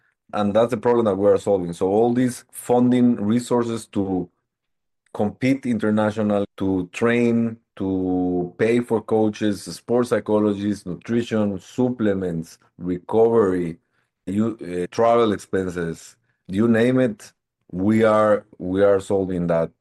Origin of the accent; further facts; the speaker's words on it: Guatemala; I was born and raised in Guatemala. And also, I'm Italian as well because of my mother's family up in the north.